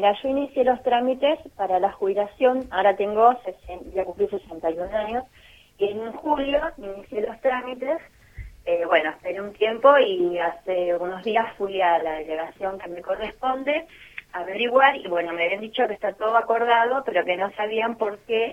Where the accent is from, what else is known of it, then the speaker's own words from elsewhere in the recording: La Plata, Buenos Aires Province, Argentina; Soy de Villaliza, La Plata.